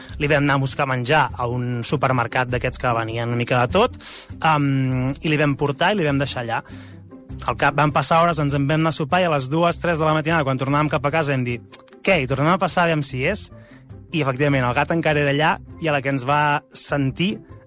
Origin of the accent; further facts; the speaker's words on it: Torelló, Catalonia, Spain; tinc 32 anys, sóc de Torelló, Osona